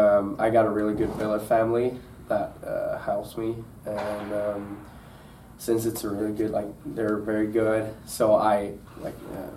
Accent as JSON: {"language": "English", "country": "Finland", "tie": "born or raised there", "also_born_or_lived": "Malmö, Sweden", "lives_now": "North America", "said": "I was down in Malmö for 2 years, and then I came back. And so it's my hometown, my home team, so I felt a lot of pride playing for Finland."}